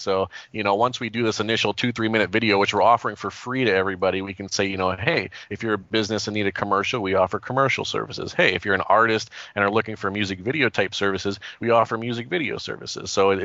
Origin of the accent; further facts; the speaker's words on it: Toledo, Ohio, United States; I'm originally from Toledo, Ohio. That's my hometown.